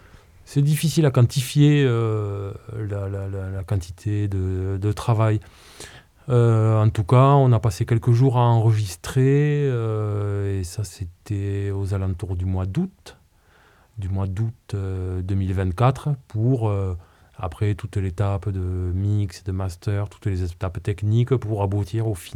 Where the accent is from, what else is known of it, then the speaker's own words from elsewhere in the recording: Occitanie, France; chez moi, dans le Quercy. Moi, je viens du Quercy. Le Quercy, ce territoire, c'est plus spécifiquement, administrativement parlant, c'est le département du Lot.